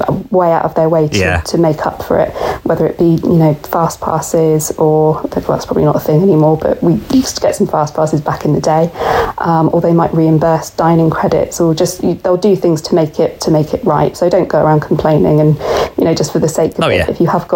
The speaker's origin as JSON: {"language": "English", "country": "United Kingdom"}